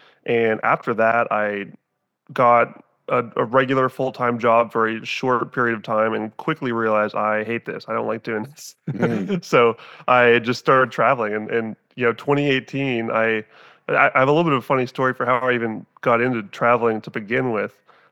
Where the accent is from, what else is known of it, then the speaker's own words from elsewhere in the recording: Whidbey Island, Washington, United States; also born or lived in Portland, Oregon; but I was born and raised in the Northwest, mm-hmm. Born in Portland, Oregon, then raised in on Whidbey Island, which is just about an hour and a half north of Seattle.